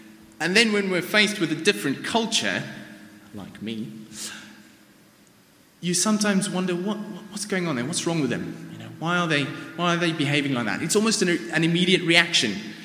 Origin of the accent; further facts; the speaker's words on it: South Africa; now in England; in South Africa, and a Sunday service there had a particular format.